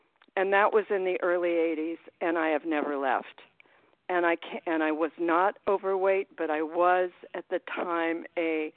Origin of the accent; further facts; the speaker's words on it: Arizona, United States; Yeah, I'm … I'm from Arizona